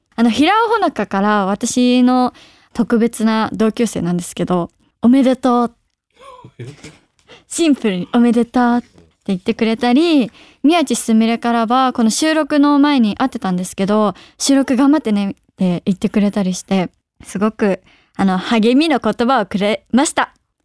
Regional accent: Aichi, Japan; あの地元が愛知なので、その愛知のお仕事をさせていただくのが夢だったりして

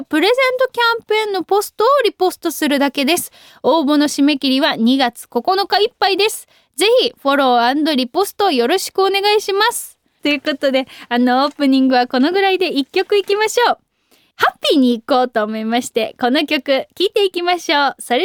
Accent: Kansai, Japan; 私関西人なので、もうユニバはもう本当に年パスも持ってたし、お家、小学生の時学校終わってから友達とかみんなで行ったりとかしてました。

